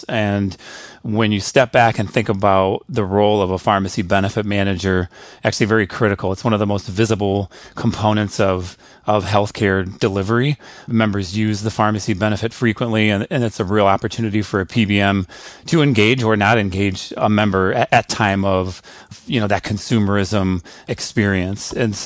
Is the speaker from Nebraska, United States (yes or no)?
no; Chicago, Illinois, United States; now in Des Moines, United States; So I guess first and foremost, I grew up in Chicago. I chose Drake University for pharmacy school, so I now reside in Des Moines. So a Midwesterner